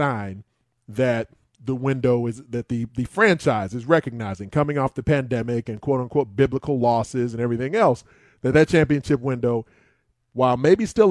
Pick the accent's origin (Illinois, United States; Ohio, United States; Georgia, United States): Illinois, United States; Chicago; my wife being a Red Sox fan and me being a Chicagoan